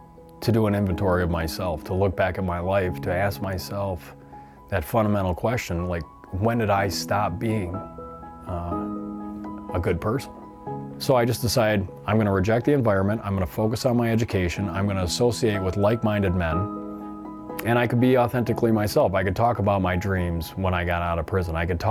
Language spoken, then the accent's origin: English; Bear, Wisconsin, United States; I grew up in Bear, Wisconsin.